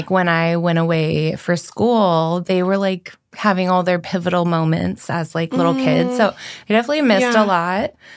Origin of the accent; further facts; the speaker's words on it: Orange, California, United States; grew up in the city of Orange in Orange County.